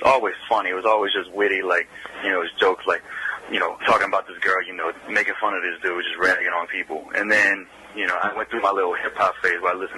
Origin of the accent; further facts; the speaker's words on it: Harvey, Louisiana, United States; I'm from the West Bank of New Orleans, actually. From Harvey, in the middle of Gretna and Marrero. Probably the most beautiful spot in New Orleans.